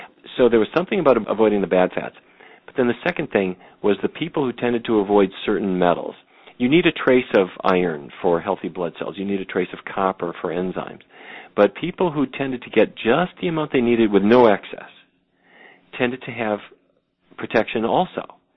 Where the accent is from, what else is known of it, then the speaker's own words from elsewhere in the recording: Fargo, North Dakota, United States; You know, I grew up in Fargo, North Dakota. We ate meat all the time. My extended family raised cattle.